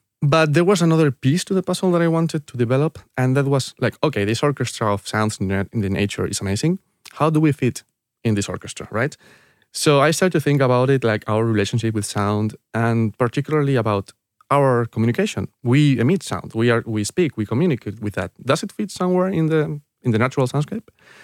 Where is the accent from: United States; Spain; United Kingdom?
Spain; My hometown is like 1 hour away from Madrid. It's near the mountains.